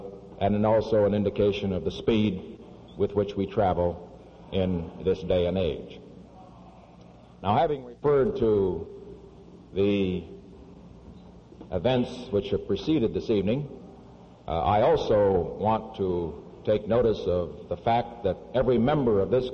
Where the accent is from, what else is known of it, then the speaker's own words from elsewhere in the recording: California, United States; not only that I am a Californian, but a member of the club